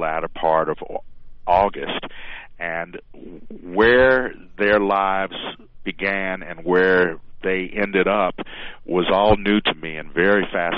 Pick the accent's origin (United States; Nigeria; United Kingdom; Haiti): United States; the South; because I'm an African-American growing up in the South in the 1970s.